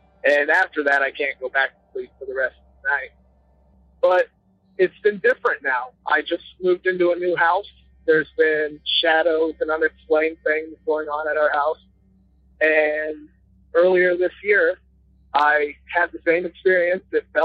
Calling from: Iowa, United States; I'm from Iowa.

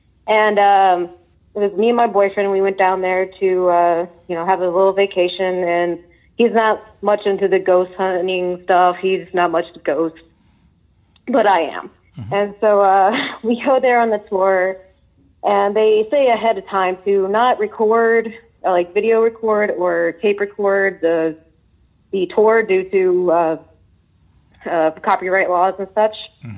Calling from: Traverse City, Michigan, United States; Yeah, I'm calling from Traverse City, Michigan.

